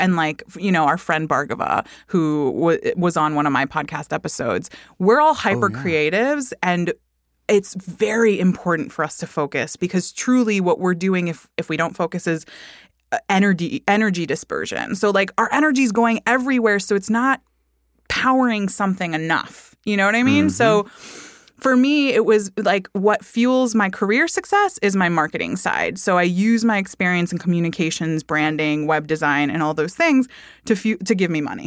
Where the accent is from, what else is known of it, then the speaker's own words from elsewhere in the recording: Miami, Florida, United States; You know I grew up in Miami.